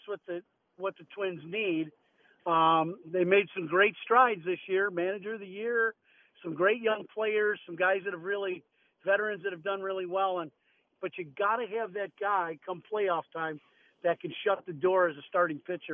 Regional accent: Chicago, Illinois, United States; a place with good pizza as a Chicagoan, it is kind of what it is

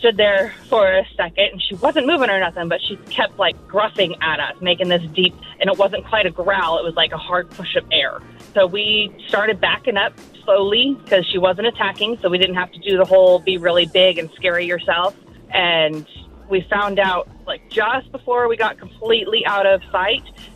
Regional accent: Alaska, United States; I grew up in Alaska, and there is what we call a blueberry trail, and it's on Blueberry Hill, and it's just that's where all of us go.

